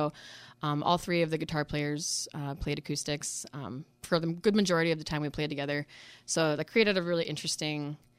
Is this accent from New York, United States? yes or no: yes; New York, United States; also born or lived in Rhode Island; So I was born in Rhode Island. Really? So I have claim to the smallest state in the Union. And then I was raised upstate in the Adirondack Mountains in New York State.